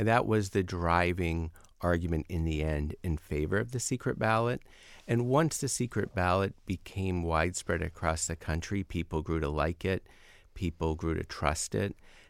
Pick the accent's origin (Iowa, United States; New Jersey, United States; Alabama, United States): Iowa, United States; I'm from Iowa. I'm a visiting professor at Ohio State this fall, but I'm originally from Iowa.